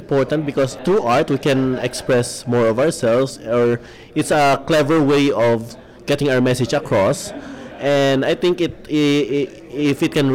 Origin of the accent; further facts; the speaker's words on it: Philippines; I'm from the Philippines